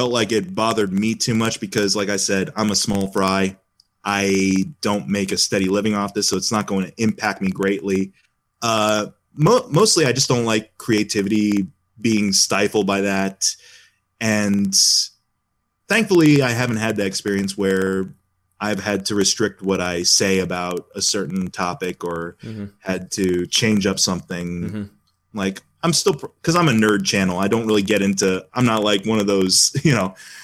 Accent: Ohio, United States; I am from Ohio

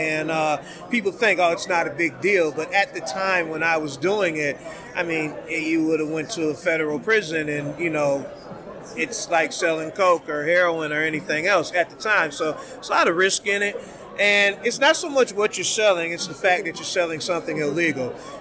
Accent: Cleveland, Ohio, United States; now in Amsterdam, Netherlands; It's about my life being an American, a Clevelander, living in Amsterdam.

